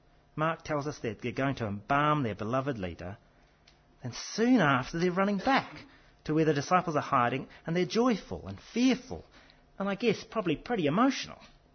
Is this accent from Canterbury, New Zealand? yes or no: no; Blenheim, Marlborough, New Zealand; buried, say, in the vineyards of my hometown, Blenheim in New Zealand